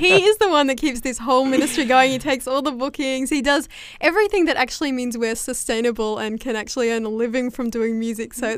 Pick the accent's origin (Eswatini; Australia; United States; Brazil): Australia; Coffs Harbour, New South Wales; We met him so I'm from Coffs Harbour, and we met him when he came through to do a gig there